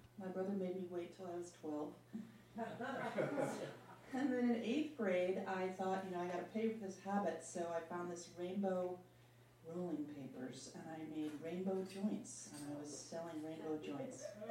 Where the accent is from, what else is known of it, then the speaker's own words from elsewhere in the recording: New York City, New York, United States; I'm a hippie from New York City.